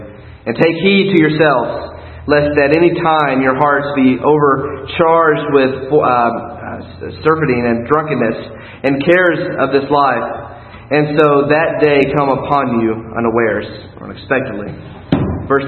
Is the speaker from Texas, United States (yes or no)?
no; Nashville, Tennessee, United States; moved away as an adult; also born or lived in Oregon / Detroit; I grew up in Nashville. I left and I went to Oregon. I pastored out in Oregon for a couple of years, out on the coast, and then I went to Michigan and pastored in Detroit.